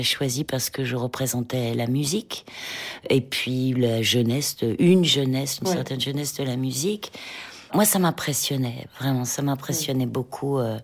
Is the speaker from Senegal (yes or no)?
no; France; et c'était tellement chic et tellement un plaisir d'arriver en tant que Française sur ce tapis rouge